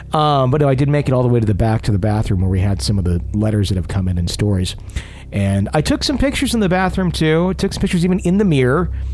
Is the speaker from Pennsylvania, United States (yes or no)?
yes; Boyertown, Pennsylvania, United States; In my hometown of Boyertown, Pennsylvania, in 1908, there was a play going on the second floor.